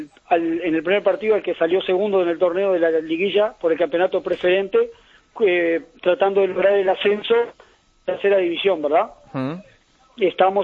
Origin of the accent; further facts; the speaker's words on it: Uruguay; voy por más, como todo uruguayo, a más, siempre a más.